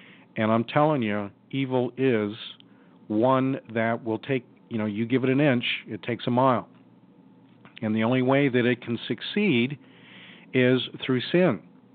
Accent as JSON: {"language": "English", "town": "Jersey Shore", "region": "Pennsylvania", "country": "United States", "tie": "born there", "said": "I was born there in Jersey Shore, Pennsylvania, right outside of Williamsport, the home of the Little League, some of you know."}